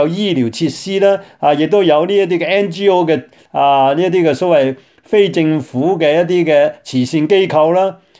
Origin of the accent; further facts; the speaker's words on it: China; born there; 不覺得我們自己是中國人，也都不覺得自己是英國人，更不會覺得自己是香港人。我尤其是我們在大陸出世的，不能夠拿這個 BNO，